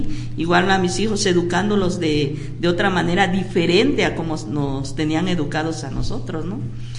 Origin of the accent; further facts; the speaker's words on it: Veracruz, Mexico; moved away; yo vengo del estado de Veracruz, aquí tengo ya 26 años viviendo.